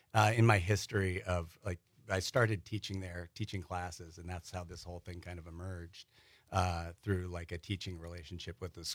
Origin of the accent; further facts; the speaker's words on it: Brooklyn, New York, United States; now in Door County, United States; So Door County for me, I'm an implant. I came here from Brooklyn.